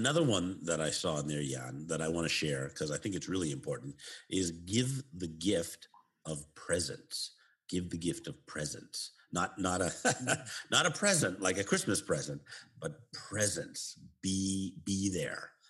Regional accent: Canada; Because, of course, being Canadian, we all play hockey, right?

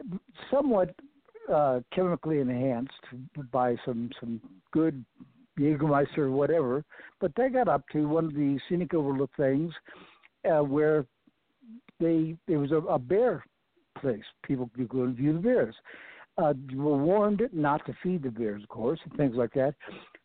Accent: Florida, United States; when I was growing up in the East, in Florida is where I grew up

